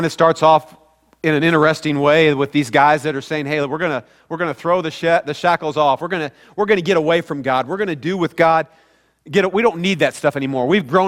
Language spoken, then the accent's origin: English; Midwest, United States; Now, I don't care about any of them because I'm from the Midwest, so you know who I like.